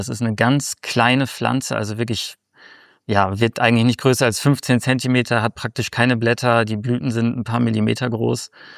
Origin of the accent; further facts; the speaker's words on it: Berlin, Germany; ich als Berliner bin nicht oft im Buchenwald